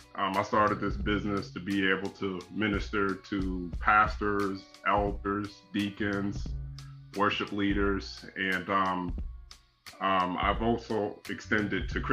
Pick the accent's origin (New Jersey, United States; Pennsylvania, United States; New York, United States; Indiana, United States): New Jersey, United States; Irvington; also born or lived in Newark / Orange / East Orange; I am from New Jersey. I was born in Newark, New Jersey, and I was actually raised all throughout Essex County, mainly Irvington, lived in Orange for a time, lived in East Orange